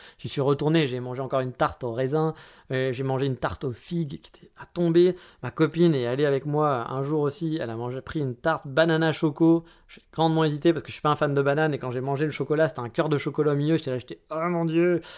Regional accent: France; je suis un bon français pour ça

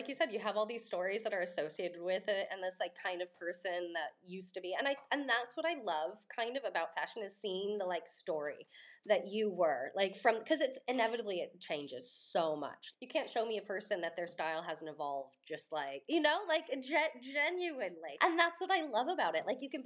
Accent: Laguna Beach, California, United States; growing up in Laguna at 18, the same time I had a family friend and she was getting pregnant and she had a little boutique in Laguna

